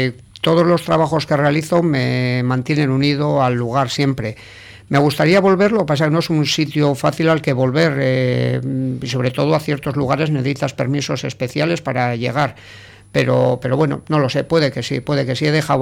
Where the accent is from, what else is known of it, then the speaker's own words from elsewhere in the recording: Sestao, Basque Country, Spain; sí, he vivido siempre en Sestao, la Iberia. Es que si nos ponemos a poner límites, te diría hasta que soy de la Iberia.